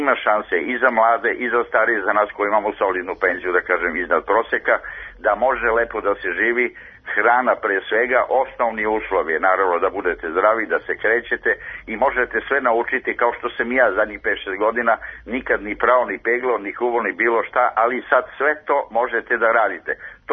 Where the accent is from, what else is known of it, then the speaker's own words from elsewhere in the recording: Belgrade, Serbia; ja sam Beograđanin koji je završavao u Beogradu školu i živeo sa roditeljima i studije i posle studija i tako dalje. Odrastao u centru Beograda u Balkanskoj ulici poznatoj